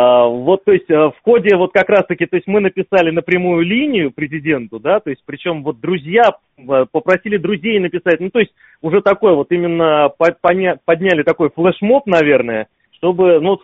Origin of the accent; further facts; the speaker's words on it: Tashkent, Uzbekistan; now in Moscow, Russia; Вот мы из Узбекистана мы вместе приехали.